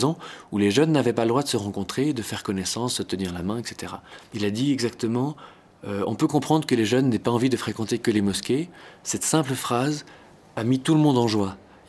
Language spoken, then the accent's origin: French; Switzerland; Quand on vient de Suisse et qu'on a vu comment c'est difficile en Suisse de changer la constitution